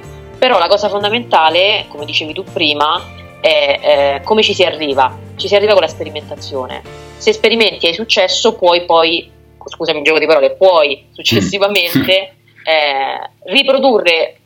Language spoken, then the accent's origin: Italian; Rome, Lazio, Italy; now in Macerata, Italy; Io sono romana, da poco trasferita a Macerata per seguire alcuni progetti lavorativi